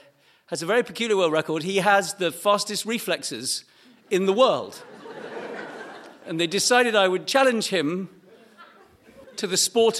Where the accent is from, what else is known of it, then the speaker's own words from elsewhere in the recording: East of England, United Kingdom; I'm from East Anglia. We don't have any hills in East Anglia. It is famously flat. As an East Anglian, anything above 1 meter above sea level makes me nervous.